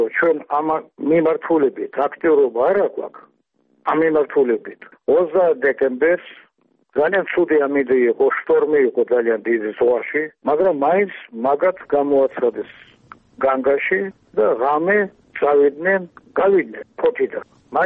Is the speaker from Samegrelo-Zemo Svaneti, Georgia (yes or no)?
no; Tbilisi, Georgia; born there; მაგრამ მე ხომ თბილისში დავიბადე